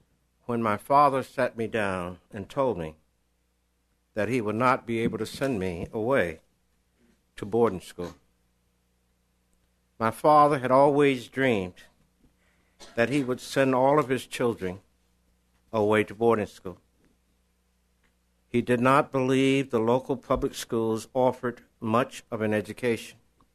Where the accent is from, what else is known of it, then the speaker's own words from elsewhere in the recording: North Carolina, United States; my father could not collect a debt from a leading white citizen in my hometown. My father had worked on this gentleman's tractor trailer. My father was a mechanic. And the gentleman would not pay him. And no lawyer in North Carolina would represent my father